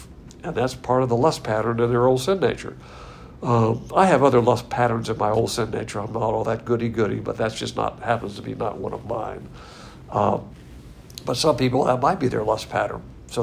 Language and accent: English; Texas, United States; And I'm sure, as a Texan, I've had that experience several times